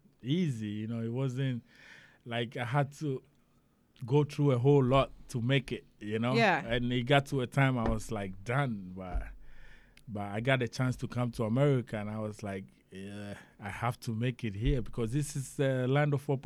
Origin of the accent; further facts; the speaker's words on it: Ghana; now in United States; I'm from Ghana, West Africa.